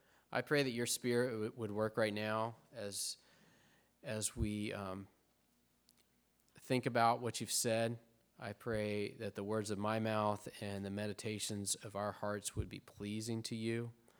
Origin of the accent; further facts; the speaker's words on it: Arkansas, United States; As you may remember, I'm from Arkansas, and something about Arkansas is there are no hurricanes there.